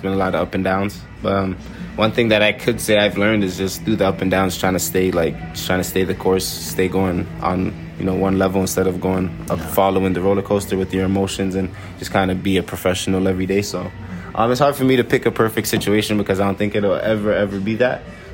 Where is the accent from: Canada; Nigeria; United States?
Canada; Toronto, Ontario; growing up in Rexdale, just a very community-like thing. Everyone was just, you know, I lived in a complex housing, so all my neighbors were like family to me.